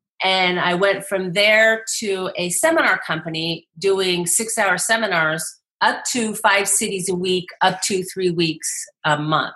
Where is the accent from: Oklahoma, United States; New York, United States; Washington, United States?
Washington, United States; I grew up outside of Seattle, and I was so inspired by this speaker, I decided that that's what I wanted to do with my life.